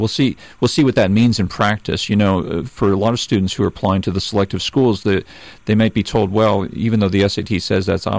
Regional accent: California, United States; Well, I grew up in California.

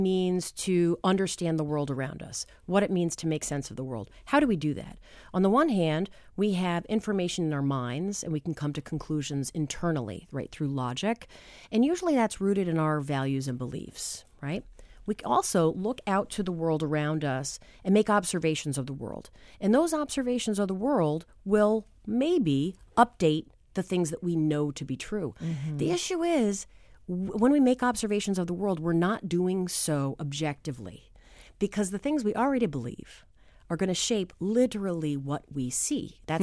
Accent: New Hampshire, United States; But I am from New Hampshire, and I'm from a rural area in New Hampshire.

